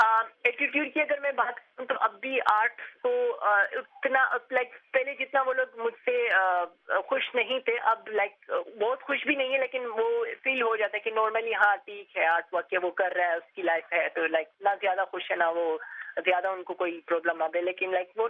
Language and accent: Urdu; Karachi, Sindh, Pakistan; born there; میری پیدائش کراچی کی ہے لیکن تعلق میرا سوات سے ہے.